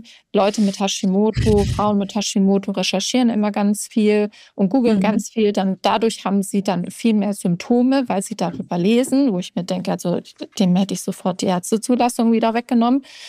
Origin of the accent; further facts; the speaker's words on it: Baden-Württemberg, Germany; ich bin im Schwabenländle in meiner Heimat unterwegs